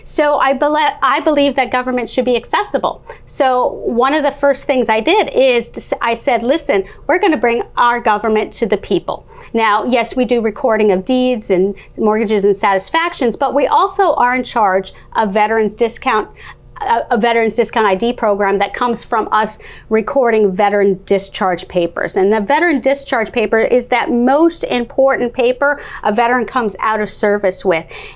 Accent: Minnesota, United States; accent: southern Canadian accent; Well, I did grow up in northern Minnesota, so you still hear a little bit of that, what I call my southern Canadian accent.

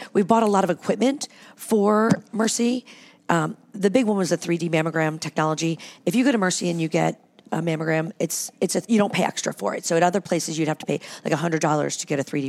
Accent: Canton, Ohio, United States; I grew up in Canton, Ohio.

